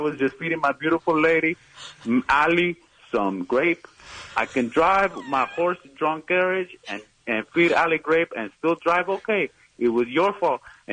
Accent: Cuba; now in United States; Have I ever mentioned that growing up in Castro's Cuba was not fun?

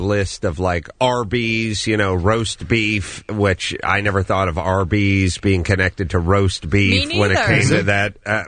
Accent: United States; I think all records are our records, Kevin, because I'm an American.

